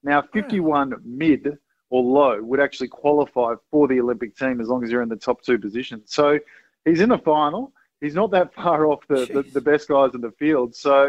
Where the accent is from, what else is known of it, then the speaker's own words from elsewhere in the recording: Gold Coast, Queensland, Australia; It's funny enough, I grew up with Cody on the Gold Coast. He was actually my next-door neighbour.